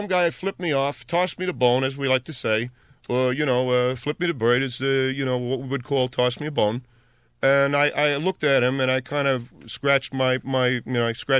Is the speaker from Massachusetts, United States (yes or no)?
yes; Lowell, Massachusetts, United States; moved away as an adult; Originally, by the way, I come from Lowell, Massachusetts. I come out here, settled down after I was in the Korean conflict.